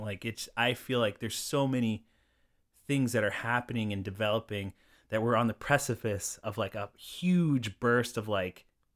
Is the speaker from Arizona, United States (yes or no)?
yes; Arizona, United States; We want people who love Arizona. And that's why we started this is that I'm from here. I grew up on the Indian reservation up north.